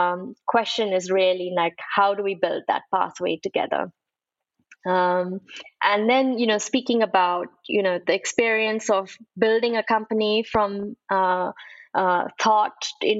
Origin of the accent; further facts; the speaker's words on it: Mumbai, Maharashtra, India; I was born and raised in Mumbai in India. And just being born in the time that I was born, which is in the early 80s